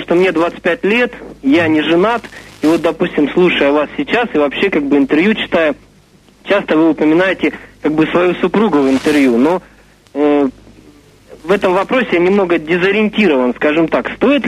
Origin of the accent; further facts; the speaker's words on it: Rostov-on-Don, Rostov Oblast, Russia; now in Moscow, Russia; Я сам из Ростова-на-Дону, звоню из Москвы.